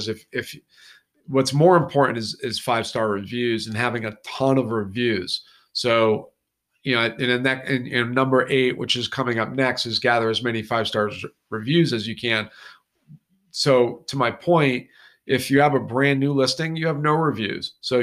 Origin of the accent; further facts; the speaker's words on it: New England, United States; And yeah, we say wicked a lot because we're from New England.